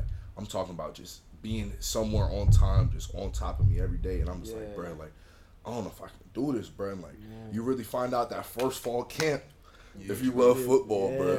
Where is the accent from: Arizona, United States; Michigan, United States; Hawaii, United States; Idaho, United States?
Arizona, United States; like, I'm from Arizona, bro. Like, and you know, black people, you know, we get ashy.